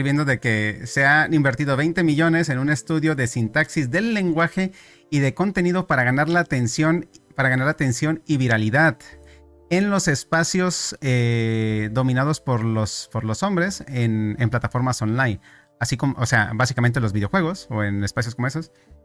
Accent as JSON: {"language": "Spanish", "country": "Mexico", "said": "O sea, yo soy mexicano y me doy cuenta de esto"}